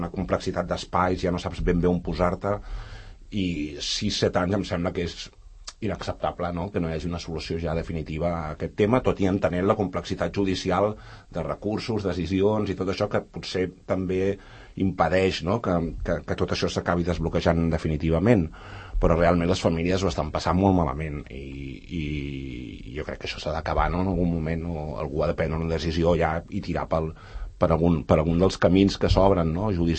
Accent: Barcelona, Catalonia, Spain; Jo vinc de Barcelona

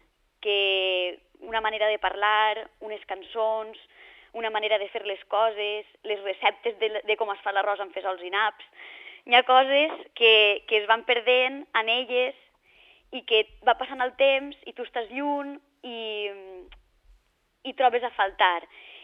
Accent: Pedreguer, Valencian Community, Spain; Jo soc de Pedreguer.

